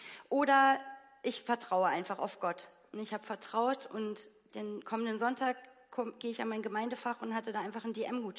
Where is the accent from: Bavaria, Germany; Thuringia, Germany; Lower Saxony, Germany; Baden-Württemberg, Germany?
Bavaria, Germany; Ich bin in der FEG in Bayern groß geworden.